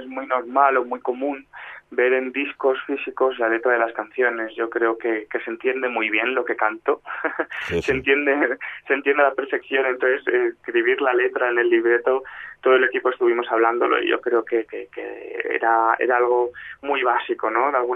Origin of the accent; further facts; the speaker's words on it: Talavera de la Reina, Castilla-La Mancha, Spain; born there; now in Madrid, Spain; Nací en Talavera de la Reina y estoy muy vinculado a dos pueblecitos que están cerca, que son uno de mi padre y otro de mi madre, que se llaman El Real de San Vicente y Nuño Gómez.